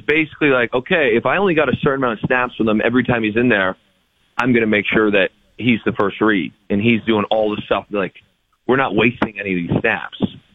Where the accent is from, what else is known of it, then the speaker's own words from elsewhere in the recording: Ontario, Canada; And I grew up in Sal, Ontario, playing hockey